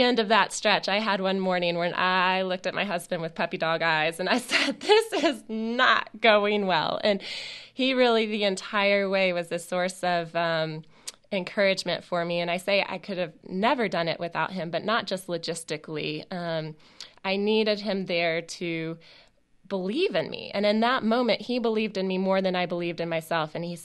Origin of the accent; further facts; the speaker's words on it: the South, United States; I mean, I'm a Southern girl. I'm from the South. My house is 3 hours away from the terminus in Georgia, and I wanted to feel like I was hiking home.